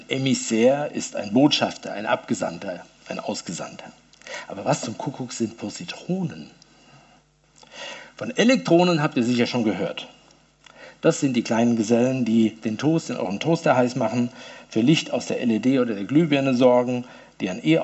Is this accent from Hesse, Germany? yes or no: yes; Hesse, Germany; Nun, als Hesse ist es natürlich schwierig zu entscheiden, wie die richtige Aussprache ist.